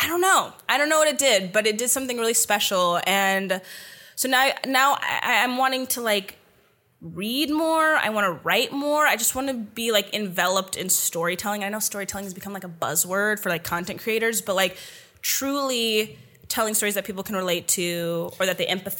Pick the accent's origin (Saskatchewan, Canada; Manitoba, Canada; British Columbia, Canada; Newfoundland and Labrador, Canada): British Columbia, Canada; Vancouver; that is why I think I wanted to leave my hometown of Vancouver.